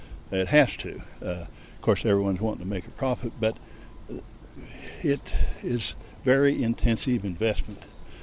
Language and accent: English; Dighton, Kansas, United States; I'm from Dighton, Kansas. That's about 100 miles in from Colorado.